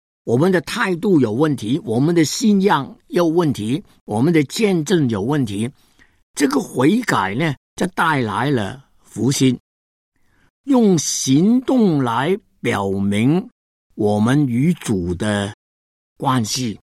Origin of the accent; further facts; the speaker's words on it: Hong Kong; 我本来是在香港长大，在内地没有亲戚没有朋友